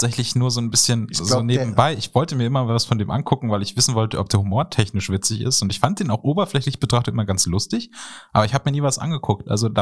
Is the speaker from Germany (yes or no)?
yes; East Germany, Germany; bin jetzt Ossi und will ich jetzt, dass meine in Anführungszeichen meine Vergangenheit eben als Ostdeutsche abgewickelt wird